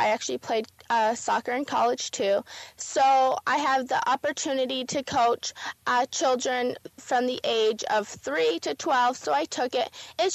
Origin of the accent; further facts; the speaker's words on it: Arizona, United States; I'm actually originally from Arizona, though my family's from Canada, so I'm lucky enough to be both Canadian and American.